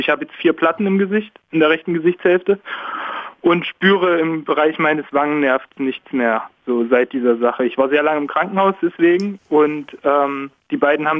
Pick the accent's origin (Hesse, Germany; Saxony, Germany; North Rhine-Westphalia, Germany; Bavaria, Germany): Saxony, Germany; Leipzig; now in Berlin, Germany; Ich rufe jetzt aus Berlin an, aber ich komme ursprünglich aus Leipzig